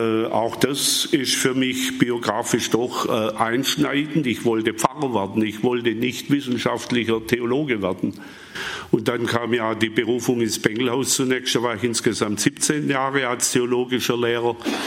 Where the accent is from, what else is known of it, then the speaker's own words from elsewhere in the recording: Holzgerlingen, Baden-Württemberg, Germany; Geboren, aufgewachsen in Holzgerlingen, im 10. Lebensjahr ein lieber Bub.